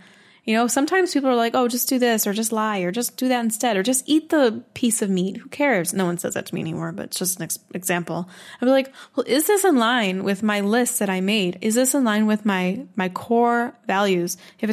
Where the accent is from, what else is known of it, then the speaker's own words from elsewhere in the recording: Midwest, United States; I grew up in the Midwest, you know, it's kind of meant to be seen and not heard, smile.